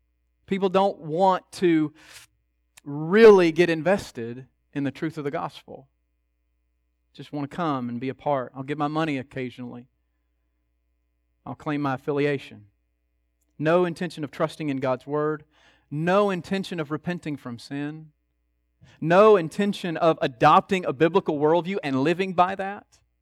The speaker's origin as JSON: {"language": "English", "country": "United States", "said": "We're Christians because we're American, which is biblically ridiculous."}